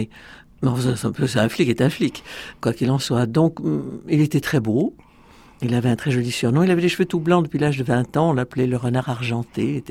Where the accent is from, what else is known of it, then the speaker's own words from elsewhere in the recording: Montpellier, Occitanie, France; born there; Je suis née à Montpellier parce que mon père était corse.